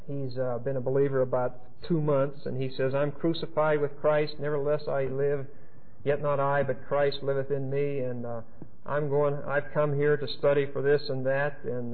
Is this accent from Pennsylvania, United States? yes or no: yes; Pennsylvania, United States; he was from my home state, Pennsylvania